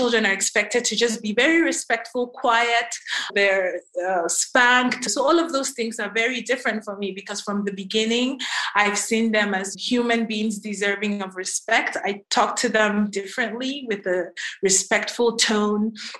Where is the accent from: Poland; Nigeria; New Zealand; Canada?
Nigeria; moved away as an adult; now in United States; I was born and raised in Nigeria, but I moved to the US for college